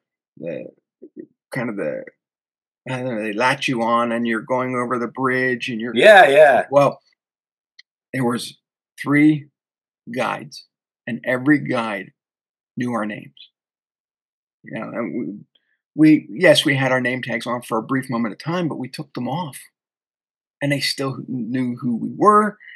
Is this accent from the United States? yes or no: yes; Pennsylvania, United States; I'm from Pennsylvania. I like to go there and look for other, you know, people from Pennsylvania.